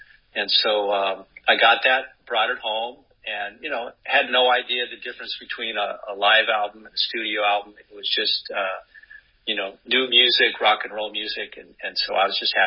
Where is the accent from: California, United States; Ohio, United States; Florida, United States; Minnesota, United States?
California, United States; Anaheim; I grew up in Anaheim, and my dad was a big jazz guy.